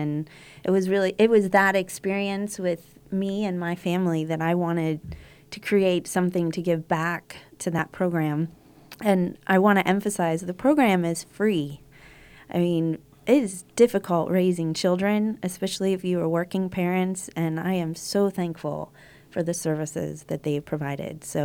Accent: East Coast, United States; I grew up on the East Coast and studied in New York.

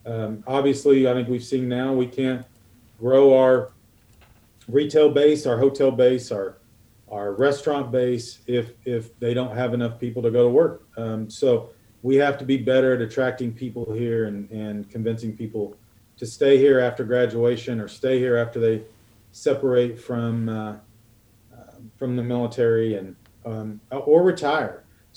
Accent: Great Plains, United States; I grew up on the Great Plains, but yeah, it's unexpected, and the beauty of the Flint Hills is something to behold

